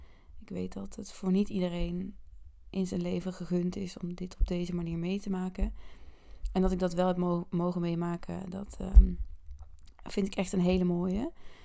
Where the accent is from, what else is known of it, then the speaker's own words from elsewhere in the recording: North Brabant, Netherlands; also born or lived in Breda; now in Utrecht, Netherlands; Ik heb natuurlijk de laatste jaren altijd in Breda gewoond. Ik kom ook uit Brabant. Je hoort het nu steeds iets minder terug, heb ik het idee. Maar ik ben en blijf gewoon een echte Brabantse. Inmiddels dus 6 maanden in Utrecht. Ik ben hier naartoe verhuisd in mijn eentje.